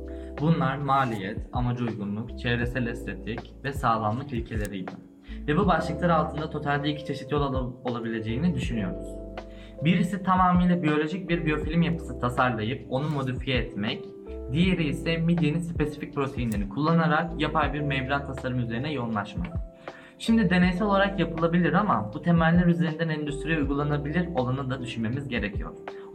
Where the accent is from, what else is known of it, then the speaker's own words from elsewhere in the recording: Tekirdağ, Turkey; Ben kendim Tekirdağlıyım, senden size. Aynı bölgedeniz